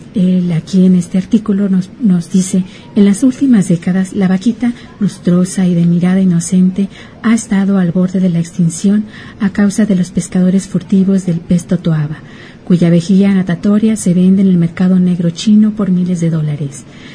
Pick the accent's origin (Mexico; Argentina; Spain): Mexico; nosotros como mexicanos hagamos también nuestro papel informándonos